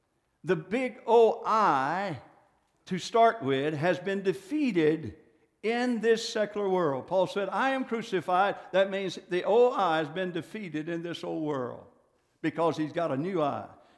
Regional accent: United States; You go to Japan, and I'm American, and I go to Japan, they know that I am not a Japanese.

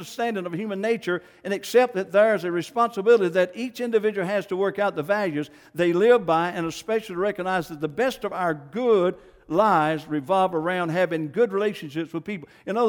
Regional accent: United States; I'm from Johnson County.

